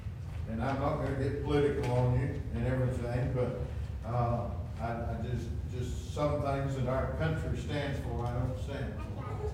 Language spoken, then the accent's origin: English; United States; And I'm glad to say I'm an American.